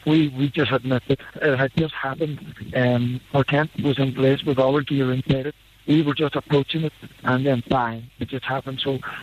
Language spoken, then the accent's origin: English; Letterkenny, Ulster, Ireland; getting back to Ulster and getting back to Donegal and my hometown in Letterkenny.